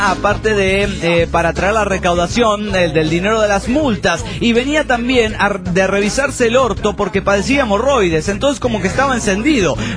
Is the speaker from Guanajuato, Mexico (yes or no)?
yes; Salamanca, Guanajuato, Mexico; now in Ciudad Juárez, Mexico; Tengo 2 años de no ir a mi tierra, Salamanca, Guanajuato.